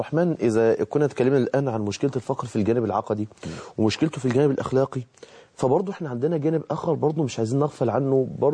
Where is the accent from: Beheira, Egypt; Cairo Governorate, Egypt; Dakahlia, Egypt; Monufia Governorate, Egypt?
Dakahlia, Egypt; Mansoura; وده كان سبب أن احنا أنشأنا الجمعية عندنا في المنصورة